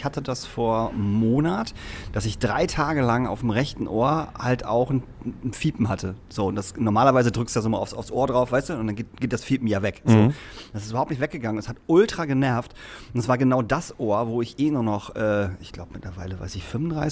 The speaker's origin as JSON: {"language": "German", "town": "Lingen", "region": "Lower Saxony", "country": "Germany", "said": "ich komme aus Lingen, Alter."}